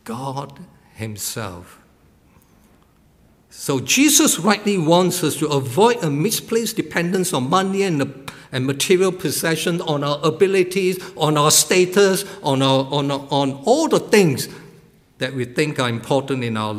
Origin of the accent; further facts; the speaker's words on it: Malaysia; when I was growing up in Malaysia